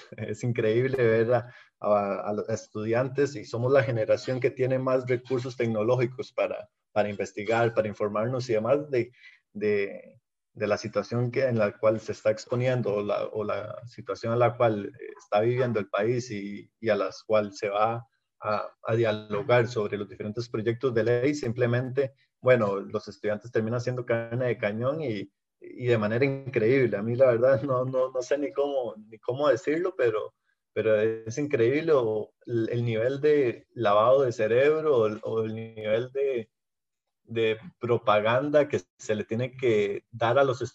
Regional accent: Costa Rica; nos llegará a todos la hora como costarricenses de pagar el costo de un default

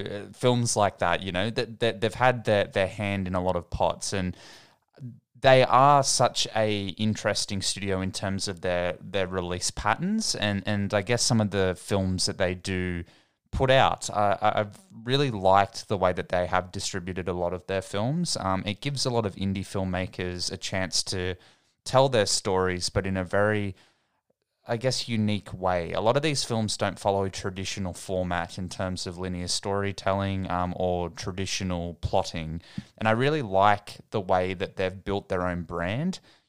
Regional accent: Australia; As an Australian myself, we have such talented filmmakers and people working.

